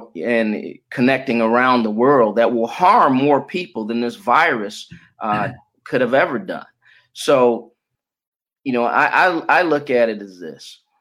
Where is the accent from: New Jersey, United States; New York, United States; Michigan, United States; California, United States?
Michigan, United States; Detroit; born there; also born or lived in Florida; And I was born in Detroit. I finished high school in Florida, got my college degree from Morehouse College